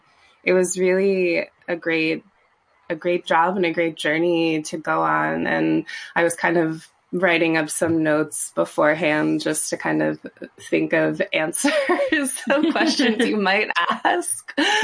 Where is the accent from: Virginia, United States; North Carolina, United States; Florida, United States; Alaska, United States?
Virginia, United States; I grew up in Virginia.